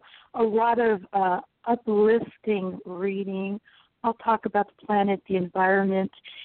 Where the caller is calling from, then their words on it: Florida, United States; I'm calling from Florida.